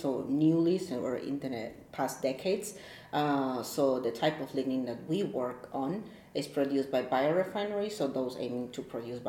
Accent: Mexico; moved away as an adult; now in Germany; first of all, and I'm from Mexico. I was working in Mexico before coming to Germany for a pharmaceutical company.

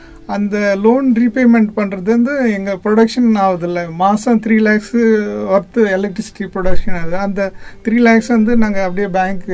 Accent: Sikkal, Tamil Nadu, India; நான் பிறந்தது நாகப்பட்டினம் பக்கத்தில் ஒரு சிக்கல்னு ஒரு இது ஸ்மால் வில்லேஜ் தான்.

